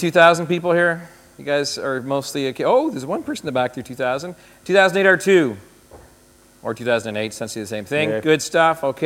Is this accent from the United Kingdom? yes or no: no; Canada; now in United States; And just to make perfectly clear, I am Canadian, not American. I live in America right now, working for Microsoft Corp.